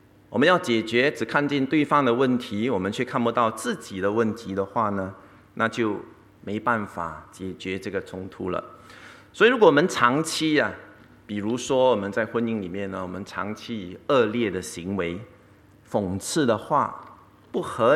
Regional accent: Singapore; 我是新加坡人嘛

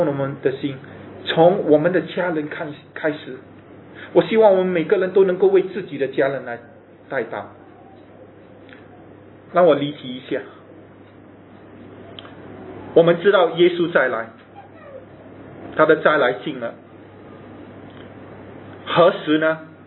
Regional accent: China; 这个结论就是老早我们中国人就认识

